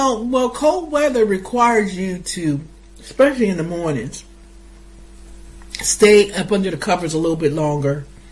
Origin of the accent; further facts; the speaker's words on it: Newark, New Jersey, United States; I remember growing up in Jersey, in Newark, and sometimes in the apartment complex we lived in has the old fashioned oil thing